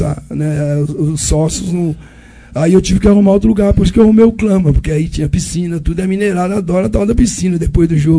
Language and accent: Portuguese; Nova União, Minas Gerais, Brazil; also born or lived in Itabira; Porque eu joguei muita bola em Nova União, que é a minha terra, e joguei também em Itabira, que eu morei lá em Itabira há 11 anos.